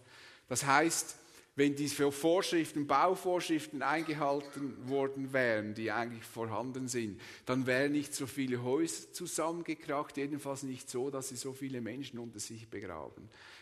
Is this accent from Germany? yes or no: no; Switzerland; Oder sind wir Schweizer wirklich gottesfürchtiger als die Haitianer?